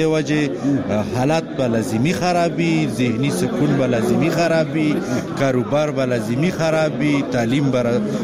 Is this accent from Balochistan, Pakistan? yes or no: no; Bara, Khyber Pakhtunkhwa, Pakistan; موږ خو بیسیکلی د باړې یو